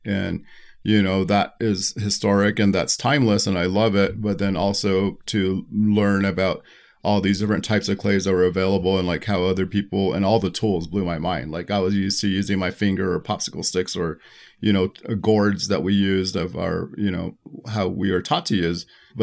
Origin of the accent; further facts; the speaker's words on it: Cochiti, New Mexico, United States; growing up in Cochiti, we've always been working with traditional methods materials.